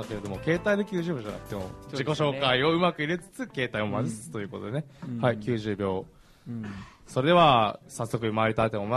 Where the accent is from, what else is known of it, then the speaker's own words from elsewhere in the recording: Kyushu, Japan; 私ちょっと九州の方の出身なので見たことないというか